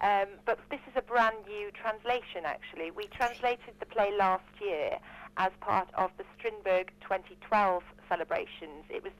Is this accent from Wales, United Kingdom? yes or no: yes; Wales, United Kingdom; I'm originally from Wales, so I do quite a lot of Welsh TV.